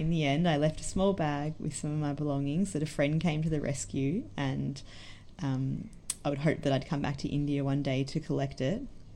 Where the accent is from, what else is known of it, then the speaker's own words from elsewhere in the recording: Geelong, Victoria, Australia; it just brings me so much joy when I see someone in my hometown, Geelong, using one of the bags